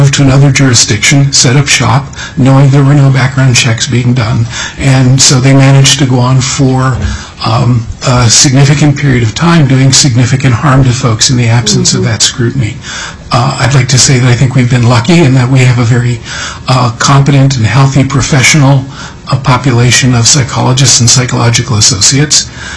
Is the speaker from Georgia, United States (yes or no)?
no; Alaska, United States; I grew up in Alaska, and so I know what it was like then when you could do business on a face-to-face basis.